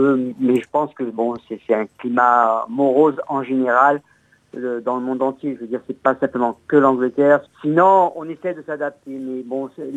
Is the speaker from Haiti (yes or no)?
no; France; c'est vrai qu'on a cette image en tant que Français par les Anglais